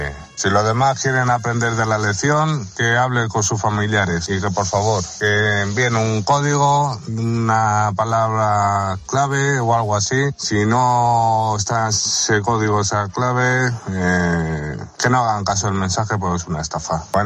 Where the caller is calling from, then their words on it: Madrid, Community of Madrid, Spain; de Madrid.